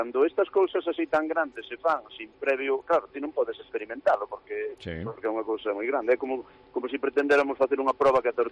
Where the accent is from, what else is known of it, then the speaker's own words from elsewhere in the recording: Melide, Galicia, Spain; por eso somos de Melide, somos de Toques. Digo, somos de Melide, somos de Palas.